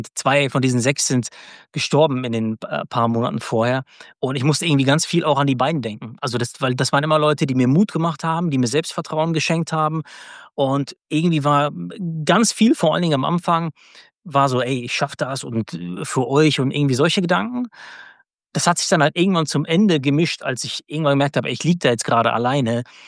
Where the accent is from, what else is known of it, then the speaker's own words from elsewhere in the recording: Paderborn, North Rhine-Westphalia, Germany; der wohnte auch mit mir damals in meiner Heimatstadt Paderborn